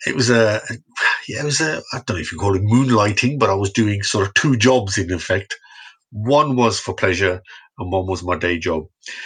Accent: Birmingham, West Midlands, United Kingdom; born there; I was born in Birmingham. So I suppose I did the traditional sort of British Asian route

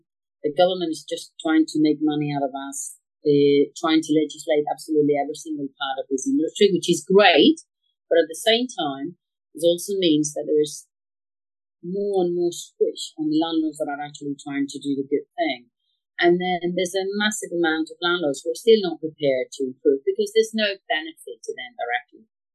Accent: Spain; Okay, so I come from Spain.

